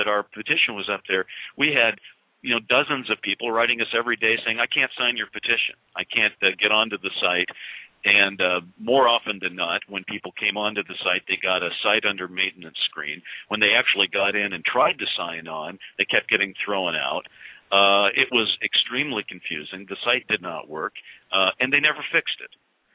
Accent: Hollywood, California, United States; look, I come from Hollywood where – you know, in Hollywood, you write a first script and it's not done.

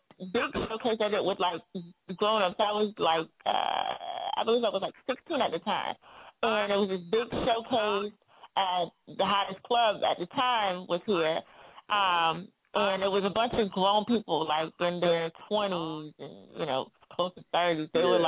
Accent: Atlantic Beach, Florida, United States; I was raised in Atlantic Beach. It's like right on the outskirts. It's in Jacksonville, but it's a certain part of Jacksonville. I grew up in the beaches area, so Atlantic Beach.

